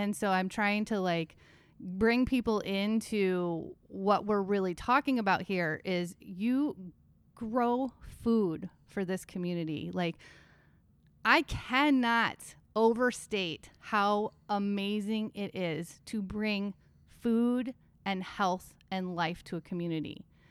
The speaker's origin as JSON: {"language": "English", "region": "Iowa", "country": "United States", "said": "And I have always been so unbelievably proud to say that I'm from Iowa. I love telling people, yeah, I'm a country girl and I'm a city girl."}